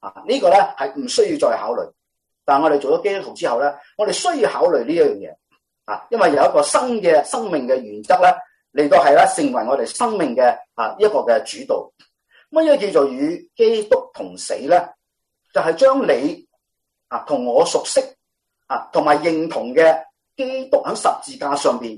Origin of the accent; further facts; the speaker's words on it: China; 我们中国人呢、的新春年呢